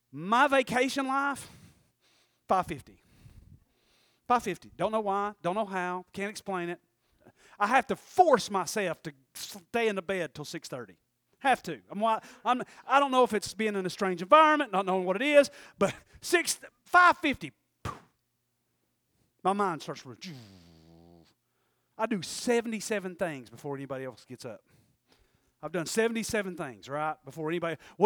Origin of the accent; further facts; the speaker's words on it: Tennessee, United States; He goes, where are you from? I'm from Tennessee.